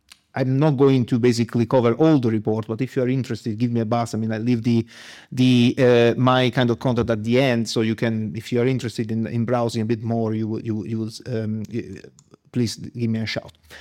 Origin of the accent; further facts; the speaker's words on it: South Italy, Italy; English is a second language; I'm from South Italy.